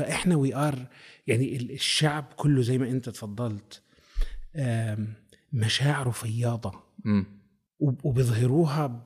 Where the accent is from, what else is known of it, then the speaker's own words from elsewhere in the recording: Palestine; moved away; هذا كفلسطيني مغترب عم بحكي لك صدقا، ما بعرف ليش بحبها